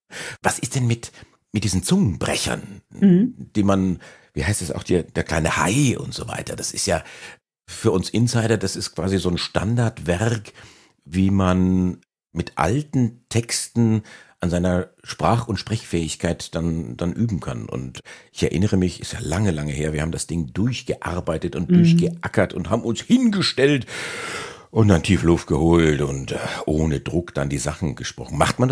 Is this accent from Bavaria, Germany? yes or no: yes; Bavaria, Germany; born there; ich bin auch Franke, also zumindest gebürtiger dann